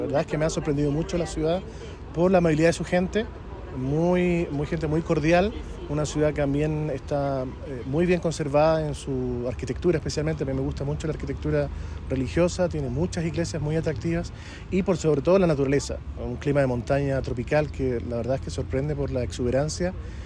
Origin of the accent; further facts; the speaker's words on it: Santiago, Santiago Metropolitan, Chile; Vengo de Santiago de Chile.